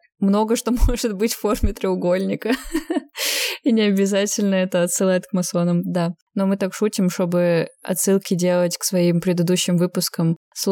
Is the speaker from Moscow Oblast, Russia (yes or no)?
no; Prokopyevsk, Kemerovo Oblast, Russia; born there; я родилась в Прокопьевске, и соседний город Новокузнецк.